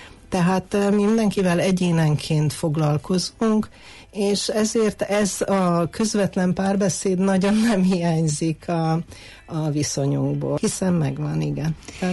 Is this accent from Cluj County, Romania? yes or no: yes; Cluj-Napoca, Cluj County, Romania; emlékszem az én középiskolás koromban Kolozsváron, én kolozsvári vagyok, és Kolozsváron végeztem, hát elit liceumban